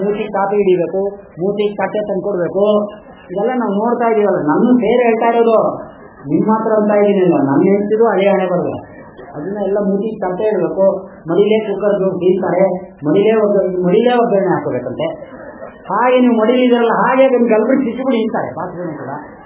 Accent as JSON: {"language": "Kannada", "region": "Karnataka", "country": "India", "tie": "born or raised there", "said": "ನಾವು ಮೈಸೂರಿನವರೇ ಅಲ್ಲಪ್ಪ, native place Kaveri ತೀರ."}